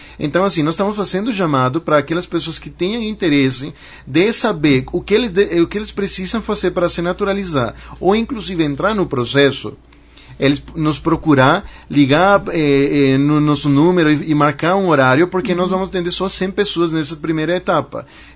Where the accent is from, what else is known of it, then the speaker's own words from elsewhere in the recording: Venezuela; Portuguese is a second language; now in Brazil; nós venezuelanos, eu sou venezuelano, né?